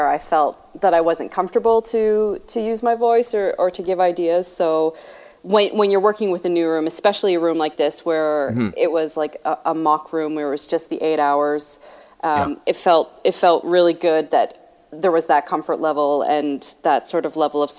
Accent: Halifax, Nova Scotia, Canada; That's right, yeah, born and raised in Halifax.

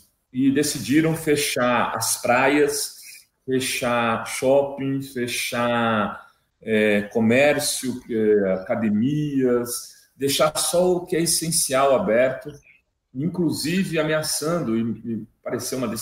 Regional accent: Santos, São Paulo, Brazil; pior como a gente é de Santos, né?

